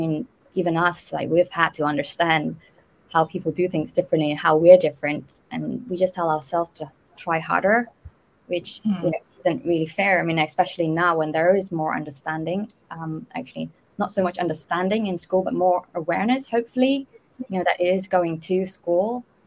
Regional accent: Malaysia; I mean, I grew up in Malaysia, and 11, 12 still very innocent for me, because we were still in primary school.

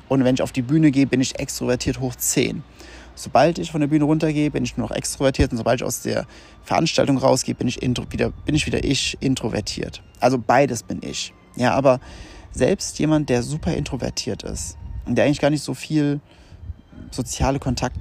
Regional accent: Rhineland-Palatinate, Germany; komme ich ja ursprünglich aus dem Westerwald, 800 irgendwas Einwohner. Du kennst jeden persönlich und den Hund und die Krankheitsgeschichte von jedem Hund.

